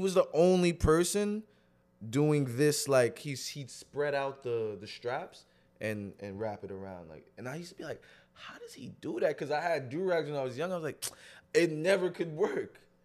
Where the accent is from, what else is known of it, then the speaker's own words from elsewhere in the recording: New York City, New York, United States; I'm from East New York.